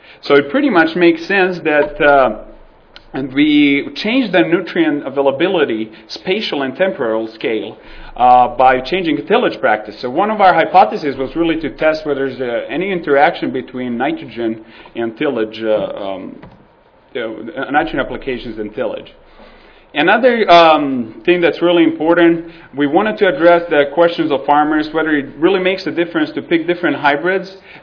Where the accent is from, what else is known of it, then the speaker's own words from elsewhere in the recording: Serbia; now in Lincoln, United States; Originally, I'm from Southeast Europe, a small country, Serbia.